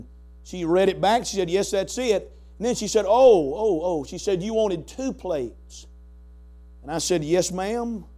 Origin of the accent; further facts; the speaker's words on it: North Carolina, United States; If I'd have been raised in Kentucky, I could have been a jockey on a horse, I guess, but I was raised in North Carolina